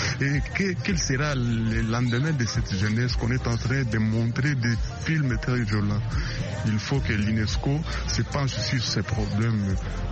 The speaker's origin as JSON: {"language": "French", "region": "Kinshasa", "country": "DR Congo", "said": "trop de couloune ici chez nous à Kinshasa."}